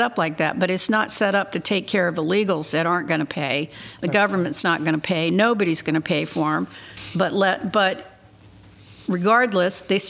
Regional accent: the South, United States; I'm from a Southerner, and … is a Southern name.

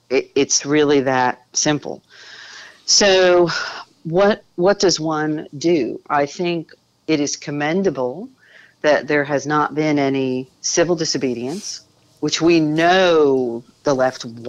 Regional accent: New Jersey, United States; Well, I grew up in North Jersey in the 80s at a time when Donald Trump was referred to as the Donald.

